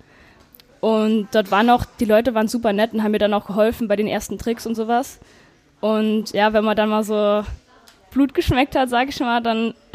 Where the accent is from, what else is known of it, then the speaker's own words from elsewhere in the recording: Homburg, Saarland, Germany; Und 2011 oder 12 war das, meine ich, wurde bei uns in Homburg halt ein Skatepark gebaut, im Stadtpark.